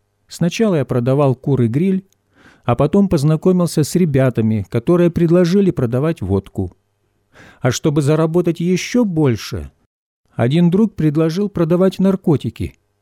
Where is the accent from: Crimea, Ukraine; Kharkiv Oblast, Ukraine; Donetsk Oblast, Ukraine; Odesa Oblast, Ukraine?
Kharkiv Oblast, Ukraine; Bedryagi; born there; Родился я в Харьковской области, в поселке Бедряги.